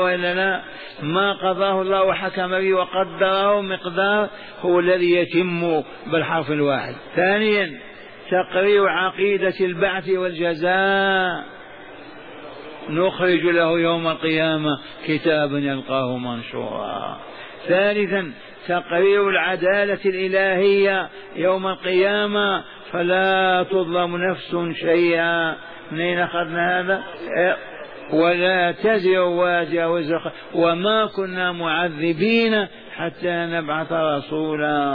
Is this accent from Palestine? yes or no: no; Saudi Arabia; ونحن بخاصة سعوديين راغبين في هذا